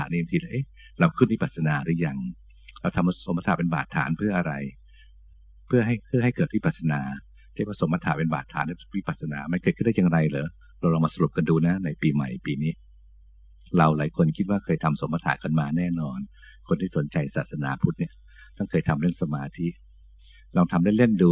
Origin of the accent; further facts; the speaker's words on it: Bangkok, Thailand; born there; เหมือนหลวงพ่อก็เกิดที่กรุงเทพตั้งแต่เด็กๆ